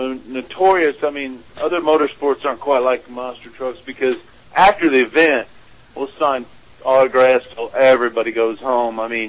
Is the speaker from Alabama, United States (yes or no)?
no; Paxton, Illinois, United States; Paxton, Illinois.